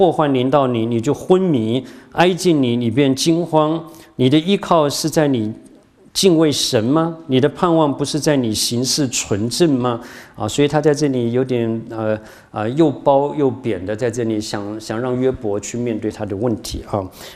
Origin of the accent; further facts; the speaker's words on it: Shandong, China; 我不晓得是不是咱们山东人个性啊。对不起哈，在座好多山东的学员，对不起，是我这个山东人，不是你们。